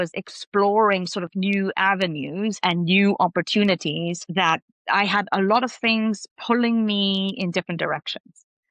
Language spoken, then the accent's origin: English; Hong Kong; I'm originally from Hong Kong, so that's we don't have four seasons.